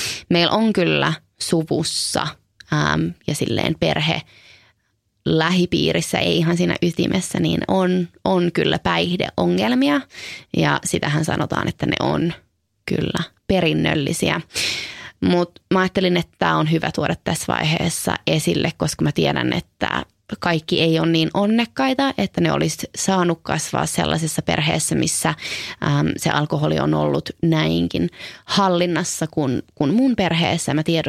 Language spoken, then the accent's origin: Finnish; Helsinki, Uusimaa, Finland; born there; No mä synnyin vuonna 1994 Helsingissä perheeseen, jossa oli isoveli, pari vuotta vanhempi, ja äiti ja isä.